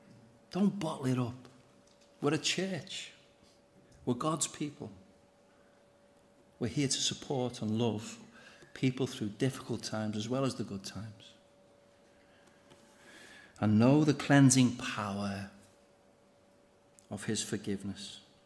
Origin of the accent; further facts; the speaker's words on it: United Kingdom; We're very British.